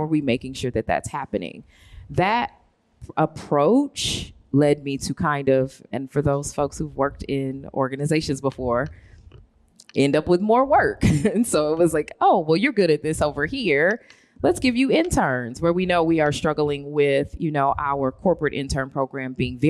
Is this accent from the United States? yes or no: yes; Detroit, Michigan, United States; I'm originally from Detroit.